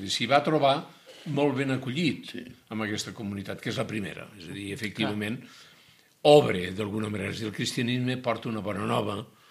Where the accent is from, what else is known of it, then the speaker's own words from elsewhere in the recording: Tírvia, Catalonia, Spain; Jo sóc fill de Tírvia i, per tant, recordo molt bé aquella experiència